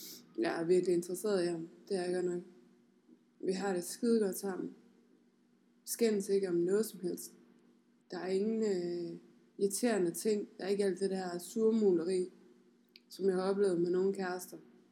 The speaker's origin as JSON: {"language": "Danish", "region": "Jutland", "country": "Denmark", "said": "Hun er fra København, jeg er fra Jylland."}